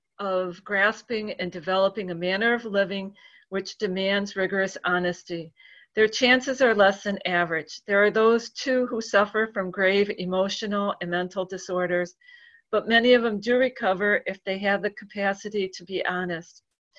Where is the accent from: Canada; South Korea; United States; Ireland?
United States; Marquette, Michigan; I'm from Marquette, Michigan.